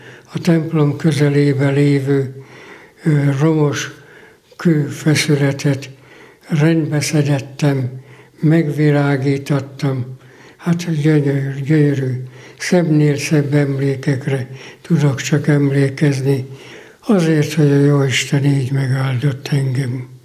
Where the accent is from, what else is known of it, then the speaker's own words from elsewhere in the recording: Boldogháza, Jász-Nagykun-Szolnok, Hungary; born there; Hát Boldogházán születtem 1930. március 9-én. Ez a kis település közigazgatásilag Jászberényhez tartozott.